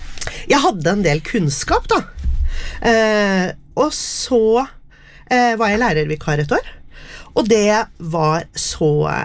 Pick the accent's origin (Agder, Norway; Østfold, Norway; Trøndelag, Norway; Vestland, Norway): Østfold, Norway; Moss; I Moss, der jeg kommer fra, så har de et 17. mai-tog